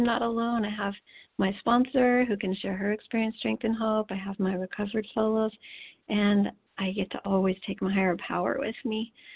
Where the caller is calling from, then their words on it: California, United States; I am calling from California.